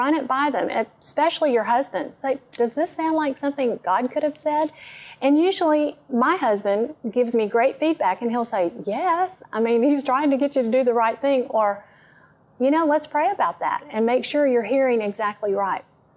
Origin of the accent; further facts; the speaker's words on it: Texas, United States; accent: West Texas; You can tell from my accent, I am from West Texas in the United States. And in West Texas, we have a certain kind of twangy southern drawl that we use to talk with.